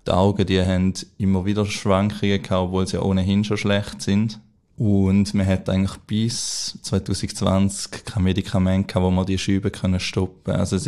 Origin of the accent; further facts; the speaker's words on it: Mühlen, St. Gallen, Switzerland; ich komme aus Mühlen, das ist so ein kleines Dorf zwischen St. Gallen und am Bodensee. Ja, halt eben, es ist dort so ein bisschen beschaulich und jeder kennt jeden